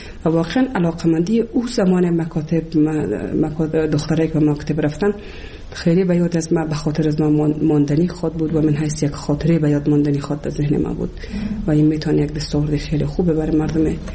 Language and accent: Persian; Kabul, Afghanistan; born or raised there; also born or lived in Bamyan